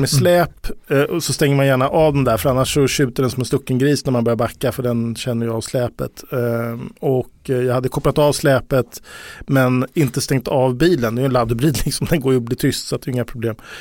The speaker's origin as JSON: {"language": "Swedish", "country": "Sweden", "said": "Vi är hårda svenskar."}